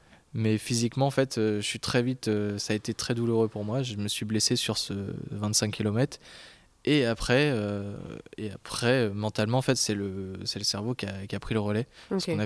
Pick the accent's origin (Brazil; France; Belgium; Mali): France; Le Havre, Normandy; je suis du Havre, 26 ans et nageur.